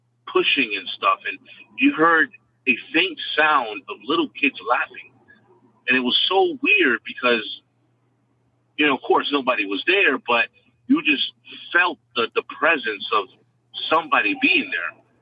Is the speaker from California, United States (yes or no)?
no; Edison, New Jersey, United States; Anyway, I'm from New Jersey, Edison, New Jersey.